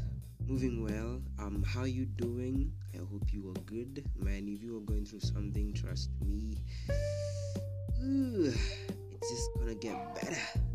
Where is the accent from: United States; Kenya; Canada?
Kenya; Nairobi; To my hometown, KE, Nairobi, number one. Love y'all.